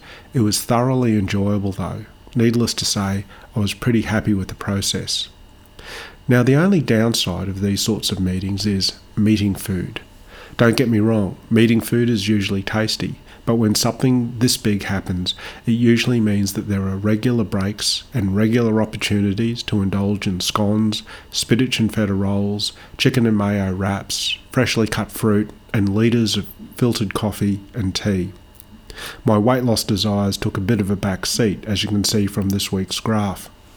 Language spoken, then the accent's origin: English; Australia; As an Australian public servant and a member of the senior executive service